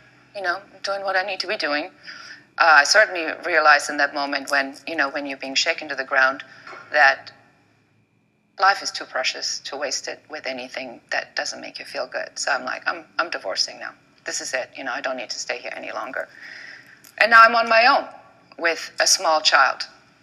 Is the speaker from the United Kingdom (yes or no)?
no; Germany; now in United States; I'm the American dream, the girl from Germany